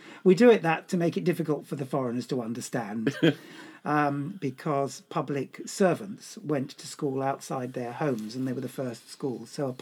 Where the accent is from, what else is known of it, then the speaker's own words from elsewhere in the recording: London, United Kingdom; Well, I grew up in London, David. I was born in University College Hospital. My father was a Londoner, middle-class bank clerk. My mother was a Northerner from County Durham, and she was very working class.